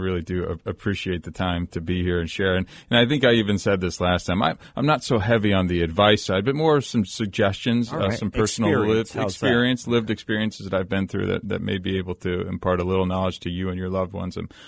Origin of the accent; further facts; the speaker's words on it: Scottsdale, Arizona, United States; also born or lived in Paradise Valley; So I grew up here in Scottsdale and Paradise Valley, had all the resources in the world